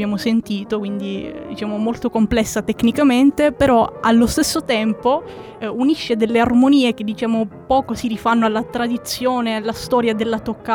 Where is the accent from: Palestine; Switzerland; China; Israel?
China; Italian is a second language; sono cinese e anche io studio canto lirico.